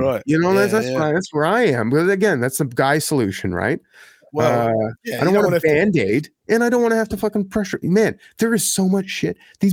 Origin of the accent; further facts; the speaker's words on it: Ottawa, Ontario, Canada; Well, I grew up here, man. Mm-hmm. I grew up here in Ottawa.